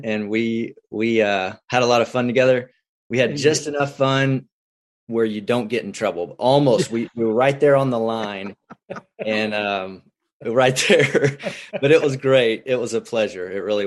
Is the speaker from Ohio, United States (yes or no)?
no; Tomball, Texas, United States; Yeah, I grew up, I'm a Texas boy. So I grew up near Houston, Tomball, Magnolia, Woodlands area. So just basically Houston, if you don't know where that is.